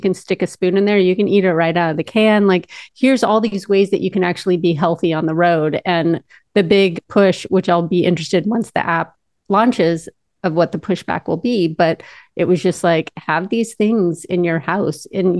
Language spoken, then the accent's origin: English; United States; I grew up in the United States and we grew up hungry. And we grew up eating beans.